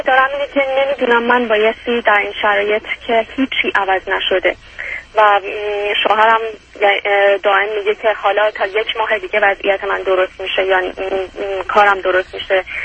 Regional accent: Iran; moved away as an adult; now in Canada; من سال 2003 از ایران اومدم، 5-6 سال اینجا بودم، بعد دوباره 4-5 سالی نبودم و 2 ساله که الان دوباره برگشتم کانادا.

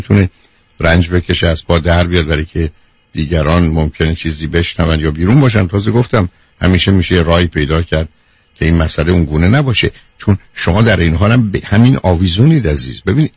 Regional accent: Iran

